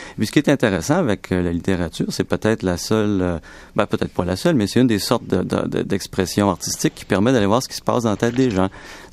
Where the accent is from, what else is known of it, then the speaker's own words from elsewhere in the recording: Quebec, Canada; quand ils savaient que je venais du Québec, aux États-Unis